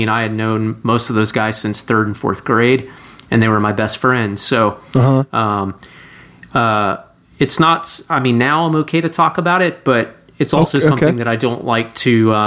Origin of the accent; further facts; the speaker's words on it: Charlotte, North Carolina, United States; now in Nashville, United States; And then I packed my bags and moved west to Nashville, which is about 7 hours west of where I grew up in Charlotte.